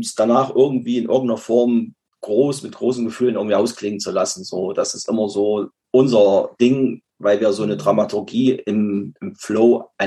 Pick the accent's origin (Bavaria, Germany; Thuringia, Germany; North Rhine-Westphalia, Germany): Thuringia, Germany; Wir sind halt aus der Nähe aus Weimar und das ist erstens nicht weit.